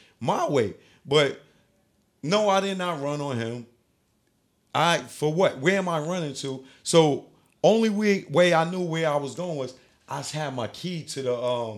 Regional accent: Bronx, New York, United States; I'm from the Bronx. I don't know nobody in Paris.

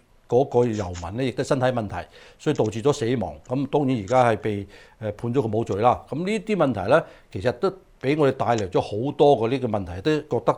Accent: United States; 其實係要我哋美國人係需要知道嘅

